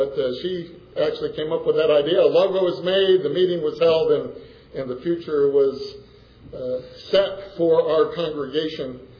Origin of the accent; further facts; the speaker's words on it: Utica, New York, United States; I grew up in Utica, New York, in central New York, and 50 miles to the west was a bigger city called Syracuse